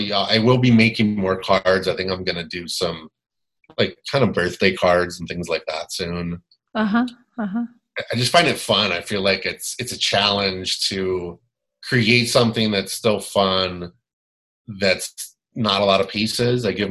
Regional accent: Florida, United States; I don't love the snow and the ice because I'm from Florida.

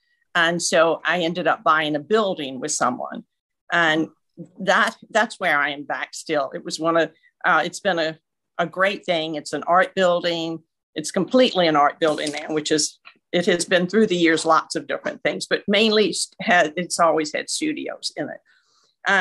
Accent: Birmingham, Alabama, United States; also born or lived in New York; So I'm from Birmingham, Alabama, and I'm actually back here after being in New York for, you know, over 35 years

